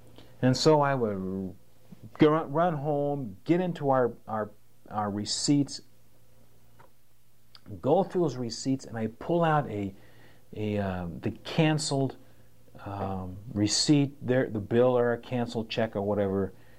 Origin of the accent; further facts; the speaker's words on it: California, United States; we're from Southern California, and we enjoy barbecuing.